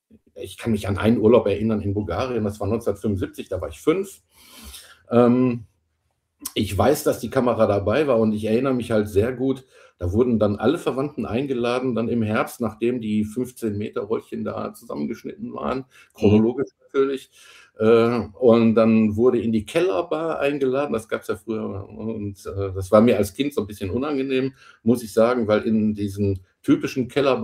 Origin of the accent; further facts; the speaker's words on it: Rheinberg, North Rhine-Westphalia, Germany; born there; Ich lebe jetzt wieder in meiner Geburtsstadt. Kennt ihr vielleicht Rheinberg?